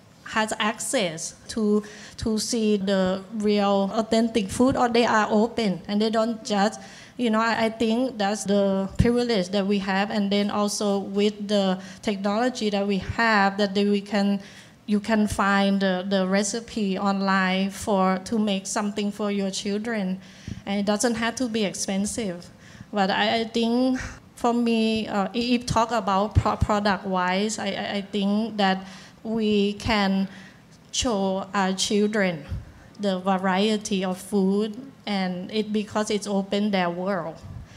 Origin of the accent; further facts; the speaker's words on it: Bangkok, Thailand; where I grew up in Bangkok